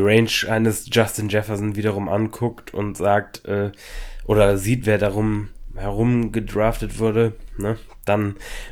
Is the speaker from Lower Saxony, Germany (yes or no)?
yes; Lower Saxony, Germany; born there; ich bin gebürtiger Ostfriese